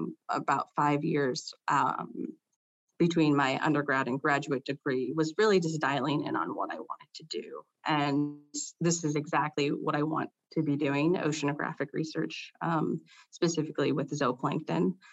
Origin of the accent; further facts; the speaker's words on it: Port Townsend, Washington, United States; I grew up on the Olympic Peninsula in Washington State, and I went to, I'm from Port Townsend, so Port Townsend High School.